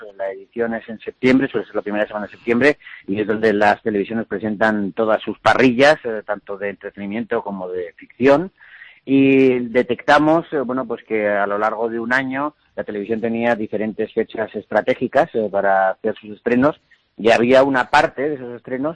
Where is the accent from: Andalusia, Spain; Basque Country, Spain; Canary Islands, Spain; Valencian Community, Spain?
Basque Country, Spain; yo soy vasco, pero el apellido viene de por parte de la familia de mi padre.